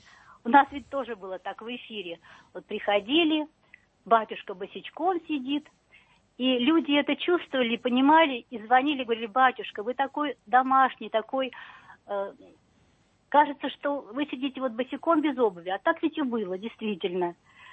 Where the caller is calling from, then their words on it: Ivanovo, Ivanovo Oblast, Russia; город Иваново.